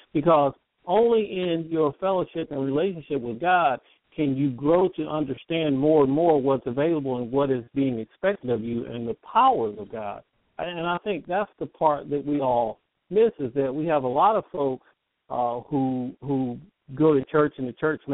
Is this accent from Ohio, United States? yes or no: yes; Ohio, United States; where I grew up in Central Ohio